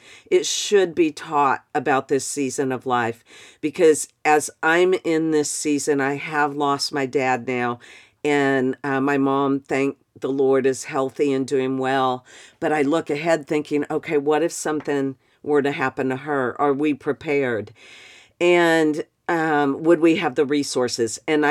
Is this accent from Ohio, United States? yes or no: no; Austin, Texas, United States; Kim was an anchor and a reporter, and Mike was a sportscaster here in my hometown of Austin.